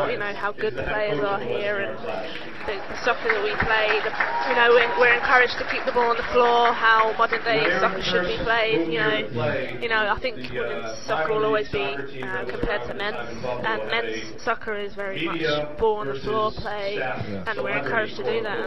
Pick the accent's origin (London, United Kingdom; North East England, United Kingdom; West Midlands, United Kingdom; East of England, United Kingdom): London, United Kingdom; now in United States; I'm from London, England.